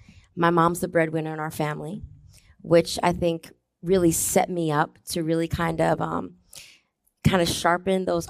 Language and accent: English; Middletown, Connecticut, United States; I'm from Connecticut. I'm from a town called Middletown, which is right in the middle of the state.